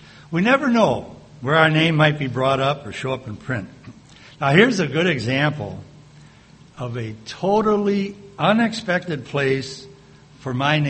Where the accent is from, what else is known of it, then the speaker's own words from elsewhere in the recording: St. Paul, Minnesota, United States; also born or lived in Galveston, Texas; I was born in Galveston, Texas. I grew up in St. Paul, Minnesota.